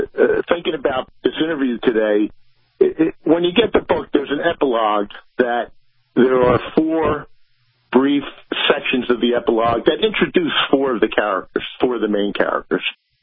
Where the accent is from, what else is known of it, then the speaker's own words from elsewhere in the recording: New Jersey, United States; Well, I'm from New Jersey, as you mentioned, and people from New Jersey who get this book and read it will recognize a lot of the personalities that I mentioned and the places that I mentioned.